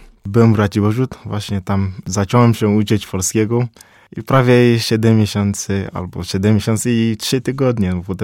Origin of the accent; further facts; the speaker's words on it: Togo; Polish is a second language; Ja pochodzę ze Afryki, konkretnie z Togo. To mały kraj, leży w zachodniej Afryce. Obok jest Ghana, Benin i północy Burkina Faso.